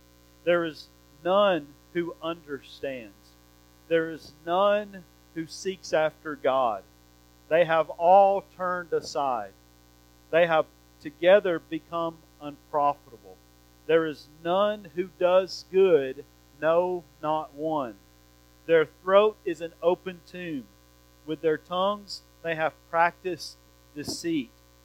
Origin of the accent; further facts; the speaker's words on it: Bible Belt, United States; We grew up in the Bible Belt. A lot of us did. I know there's probably folks that didn't. But we grew up knowing about the gospel and knowing, going to church, many of us raised in church